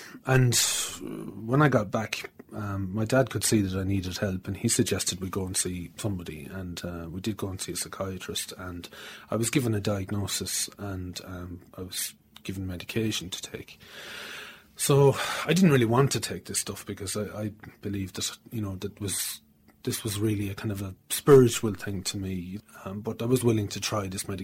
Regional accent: Limerick, Munster, Ireland; also born or lived in London; I grew up in Limerick in the 70s. I went to college in Dublin in the 80s, and I got my degree. I went over to London in the late 80s. I was there for about 8 years until about 96 when I came back to Limerick, and I've been back in Limerick since.

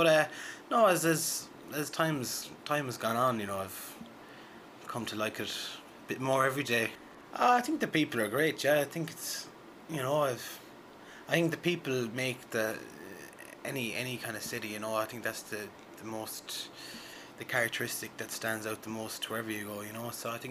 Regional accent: Mayo, Connacht, Ireland; now in Limerick, Ireland; I'm from Mayo. And I came to Limerick last September to study a Master's in Music Technology in UL.

